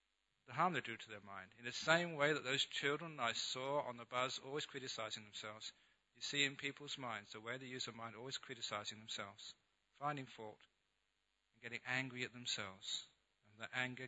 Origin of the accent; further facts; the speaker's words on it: London, United Kingdom; The young man growing up in London, I'd gone to many concerts